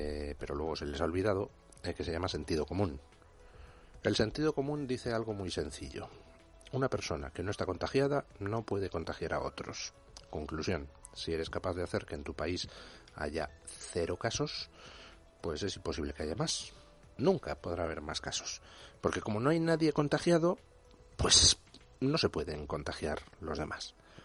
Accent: Spain; en España ya nos salimos. Soy español.

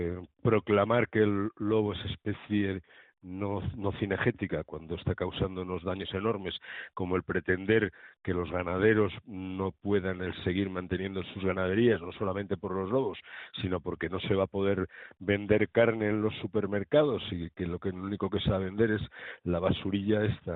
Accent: Castile and León, Spain; Yo, que mi procedencia es el mundo rural, soy castellano viejo, toda mi familia viene de Castilla la Vieja, que he trillado desde pequeño y he visto lo duro que es el trabajar en el campo

